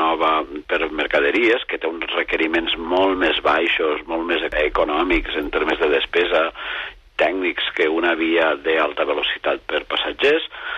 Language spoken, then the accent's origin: Catalan; Catalonia, Spain; Jo sóc del sud, jo sóc de les Terres de l'Ebre